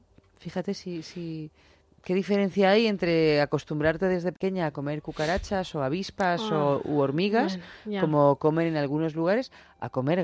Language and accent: Spanish; Albacete, Castilla-La Mancha, Spain; yo en mi tierra, en Albacete, cuando llega así el buen tiempo